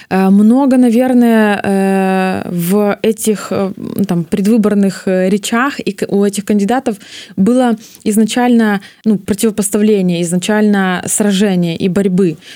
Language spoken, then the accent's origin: Russian; Belarus; мы бы потеряли самосознание, что мы есть белорусы, мы проживаем просто на территории Беларуси